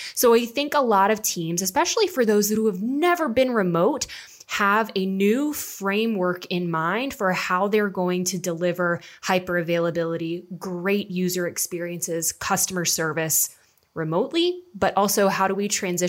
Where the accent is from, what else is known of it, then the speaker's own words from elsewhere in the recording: Virginia Beach, Virginia, United States; it was actually from a school in Virginia Beach, which shout out to my hometown area